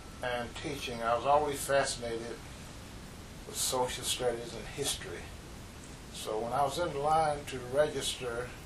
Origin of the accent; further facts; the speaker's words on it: Columbia, Mississippi, United States; I'm from South Mississippi, a little town called Columbia, Mississippi. Population about 7,000 people.